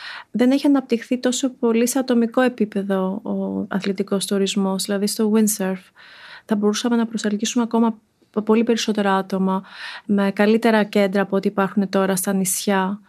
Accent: Greece; born there; Είμαι πολύ τυχερή επειδή γεννήθηκα στην Ελλάδα

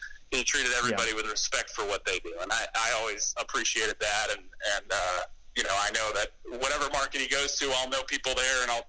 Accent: New England, United States; I grew up in New England

